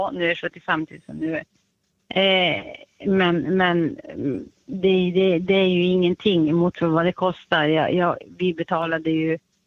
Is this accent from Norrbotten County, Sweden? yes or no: yes; Piteå, Norrbotten County, Sweden; Men jag är från Piteå.